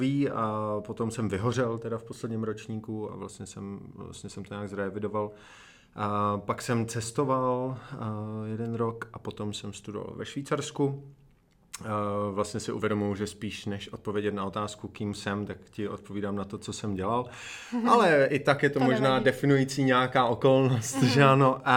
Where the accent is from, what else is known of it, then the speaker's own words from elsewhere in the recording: Prague, Czechia; also born or lived in Most; narodil jsem se v Praze, taky jsem trošku vyrůstal v Mostě a chodil jsem potom na anglický gymnázium v Praze